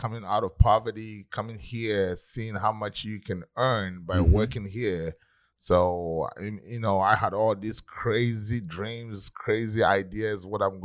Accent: Takoradi, Western Region, Ghana; now in United States; I'm originally from Ghana. Grew up in a part of Ghana called Takoradi. It's a harbor city.

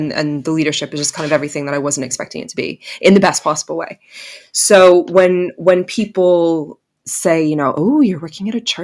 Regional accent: Canada; also born or lived in Bahamas; now in United Kingdom; when I came over here from Canada and the Bahamas many years ago.

